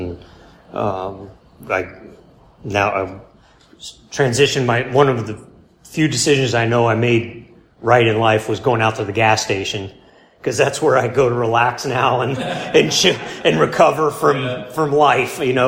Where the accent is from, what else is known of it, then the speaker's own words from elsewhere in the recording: Tampa, Florida, United States; I lived in Polo for 8 years. I grew up in the Tampa, St. Petersburg area.